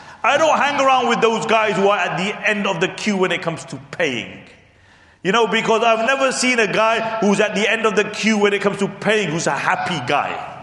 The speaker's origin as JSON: {"language": "English", "country": "Pakistan", "said": "I'm Pakistani, yeah? So I'm saying, so I'm not a self-hating Pakistani, yeah?"}